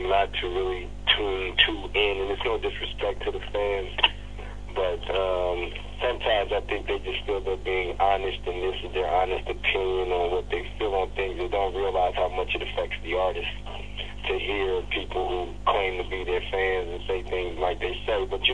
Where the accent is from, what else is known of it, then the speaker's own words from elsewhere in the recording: Compton, California, United States; I'm from Compton, man. I barely just started one in New York.